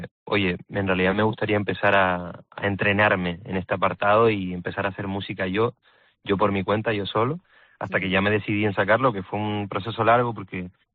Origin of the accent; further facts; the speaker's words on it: Canary Islands, Spain; soy canario, pero tengo esta parte inglesa